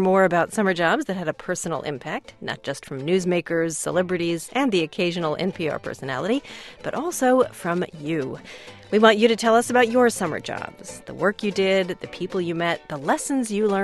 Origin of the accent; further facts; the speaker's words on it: New York, United States; at the Natural Foods Cafe in my hometown in upstate New York.